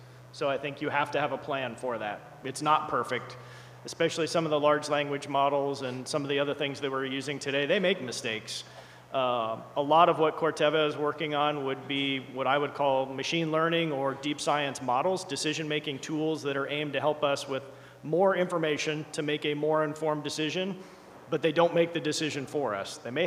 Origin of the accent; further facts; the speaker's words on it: Iowa, United States; I'm a guy from Southwest Iowa, and my language isn't as perfect as I would like it to be